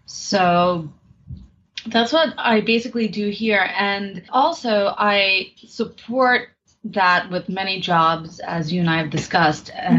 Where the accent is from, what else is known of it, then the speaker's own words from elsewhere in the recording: New York City, New York, United States; Well, I am from New York City, born and raised, and I am an artist, specifically in the world of theater.